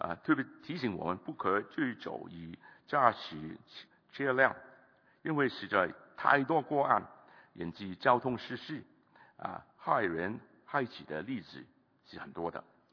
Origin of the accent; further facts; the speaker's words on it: China; 我们中国人的抽烟还有这个喝酒成为我们的文化的一部分